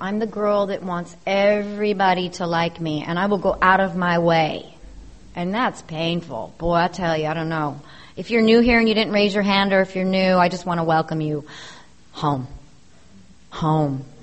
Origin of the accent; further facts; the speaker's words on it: Torrance, California, United States; I'm from Torrance, California. I'm the middle misfit of three children.